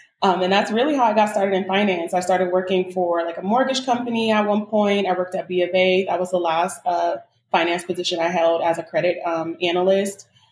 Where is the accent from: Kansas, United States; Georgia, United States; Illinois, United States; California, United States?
California, United States; Oakland; I was born and raised in Oakland. We already have a hustler's mentality.